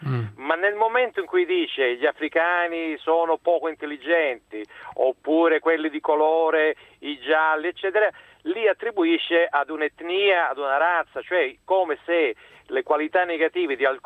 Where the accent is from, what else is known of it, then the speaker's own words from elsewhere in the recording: Calabria, Italy; now in Tuscany, Italy; io sono calabrese trapiantato in Toscana